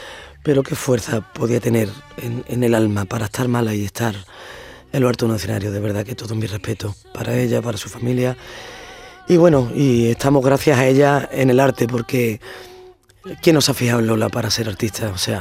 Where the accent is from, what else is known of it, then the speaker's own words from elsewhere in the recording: Jerez, Andalusia, Spain; also born or lived in Madrid; me considero jerezana desde los pies a la cabeza, pero es verdad que no tuve la suerte de nacer.